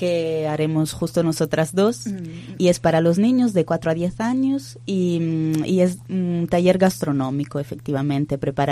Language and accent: Spanish; South Italy, Italy; Spanish is a second language; now in Spain; No, somos del sur las dos.